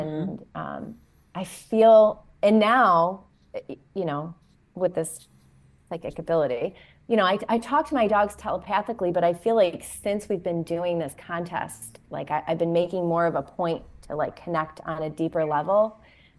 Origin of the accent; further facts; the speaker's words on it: New York, United States; also born or lived in Florida; my family is in New York. I grew up in New York, so I do frequent New York quite a bit because, you know, I love my family and we're close.